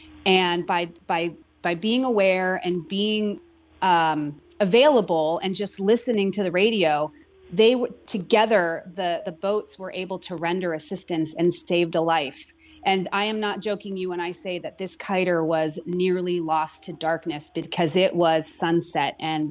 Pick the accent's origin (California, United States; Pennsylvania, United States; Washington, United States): California, United States; Alameda; Yeah, I grew up in Alameda, California on the San Francisco Bay. My dad was a big boat sailor. Grew up on boats, on and around boats my whole life.